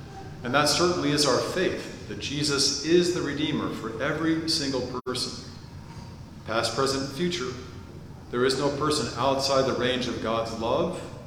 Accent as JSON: {"language": "English", "town": "Salt Lake City", "region": "Utah", "country": "United States", "tie": "born or raised there", "said": "I grew up in Salt Lake City, I graduated from UC Berkeley, and I'm a Christian."}